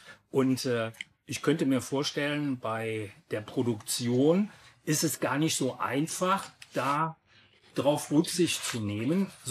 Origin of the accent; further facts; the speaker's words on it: Aachen, North Rhine-Westphalia, Germany; Ja, ich als Aachener kann es ja sagen